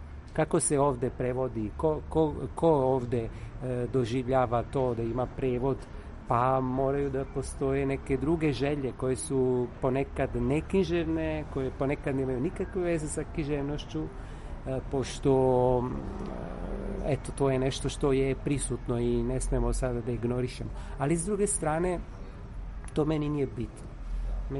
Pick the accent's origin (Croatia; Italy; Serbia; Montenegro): Italy; first language sr; ono što mene muči je neko detinjstvo koje sam proveo u Italiji. Moj jezik je srpski. A onda moja priča je također nešto što je nastalo uglavnom u Italiji.